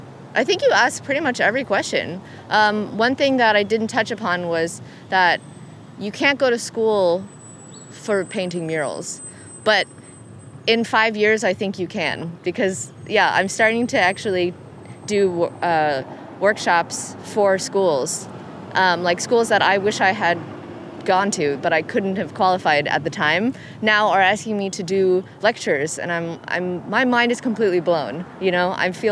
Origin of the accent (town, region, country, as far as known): California, United States; born or raised there; now in Michigan, United States